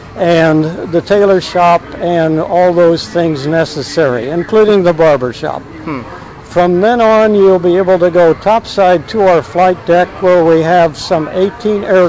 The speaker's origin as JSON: {"language": "English", "region": "Iowa", "country": "United States", "tie": "born or raised there", "said": "I just by happenstance ran into two people earlier this week who are from my hometown in Iowa."}